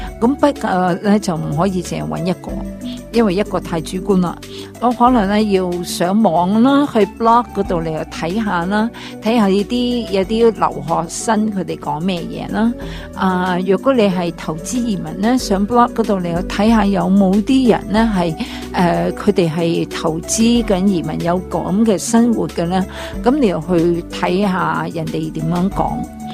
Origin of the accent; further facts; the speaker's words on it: China; 有時我哋中國人咧有個好奇怪嘅就係